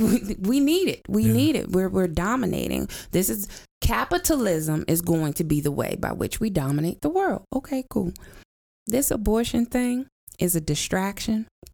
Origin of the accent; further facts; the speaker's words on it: United States; I am an American, whether I like it or not, but I'm not saying that I hate this place.